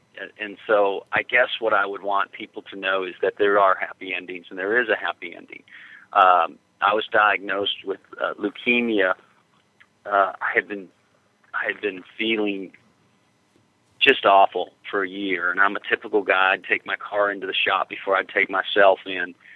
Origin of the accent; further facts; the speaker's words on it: the South, United States; accent: Southern; And I said something and with my Southern accent.